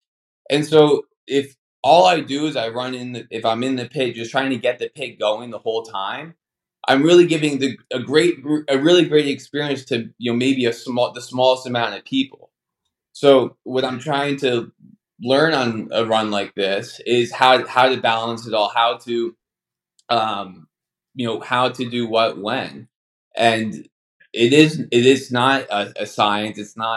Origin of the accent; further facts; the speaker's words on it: New Jersey, United States; I grew up in one in New Jersey.